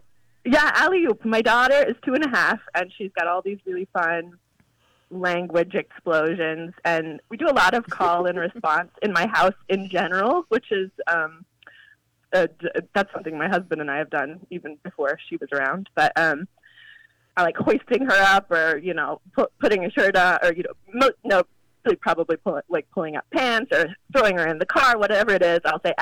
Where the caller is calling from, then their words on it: Williamsburg, Virginia, United States; I am from Williamsburg, Virginia.